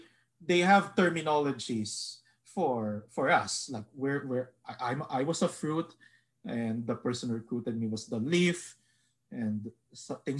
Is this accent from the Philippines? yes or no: yes; Philippines; now in United States; So I wasn't born actually in the US. I immigrated here from the Philippines.